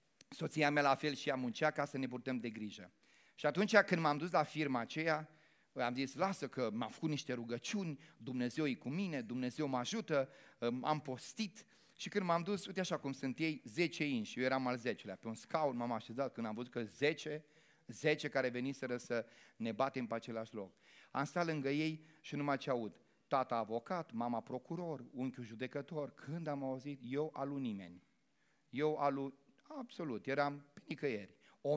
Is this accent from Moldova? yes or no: no; Moldavia, Romania; Adică îmi dau seama că niște cuvinte nu sunt chiar mustăcească, da? Că sunt moldovean.